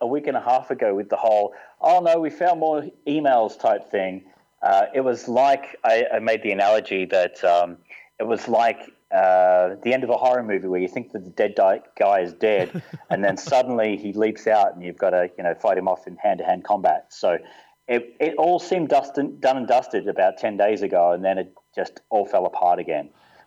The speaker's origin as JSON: {"language": "English", "country": "Australia", "said": "I think as an Aussie, and we have the eight-week cycle"}